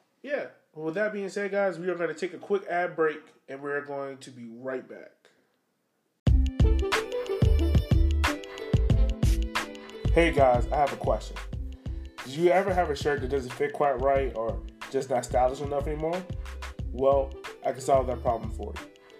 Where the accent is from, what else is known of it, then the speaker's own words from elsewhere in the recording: Richmond, Virginia, United States; I grew up in Richmond my whole life. I should know streets by now.